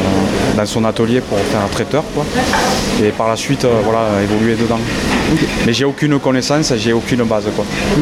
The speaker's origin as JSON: {"language": "French", "town": "Grandrieu", "region": "Occitanie", "country": "France", "said": "Je suis du côté de Grand-Rieu."}